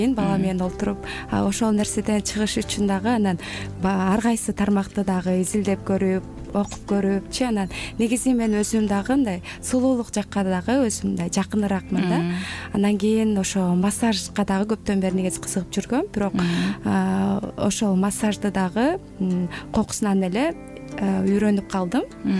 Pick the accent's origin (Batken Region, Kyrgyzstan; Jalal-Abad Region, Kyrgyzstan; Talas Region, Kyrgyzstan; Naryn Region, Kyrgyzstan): Talas Region, Kyrgyzstan; Taldybulak; Мен негизи Таластын кызы болом. Анан ошо Талас райондогу ошо Талдыбулак деген айылда негизи туулуп өскөн ошол жерде.